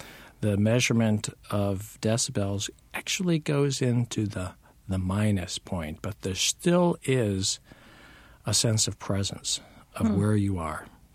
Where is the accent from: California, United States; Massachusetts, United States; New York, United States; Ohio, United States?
California, United States; also born or lived in Hawaii; As a child, I was a member of a military family, started out in Southern California, then went on to Hawaii, then back to Califo